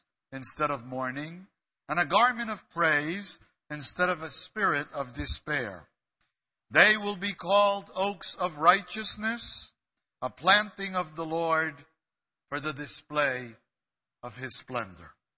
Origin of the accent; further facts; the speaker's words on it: New York City, New York, United States; I'm originally from New York City. I am a first generation born in this country. My parents were from the island of Puerto Rico